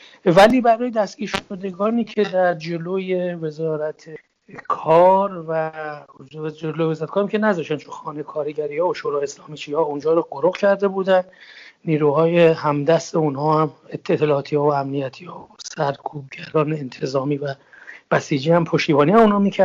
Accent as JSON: {"language": "Persian", "country": "Iran", "moved": "yes", "said": "وقتی من خودم از ایران آمدم بیرون"}